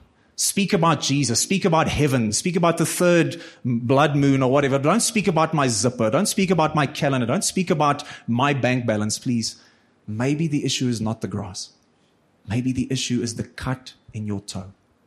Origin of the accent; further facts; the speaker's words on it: Free State, South Africa; I come from the Free State, so it's blistering cold and then it's hot.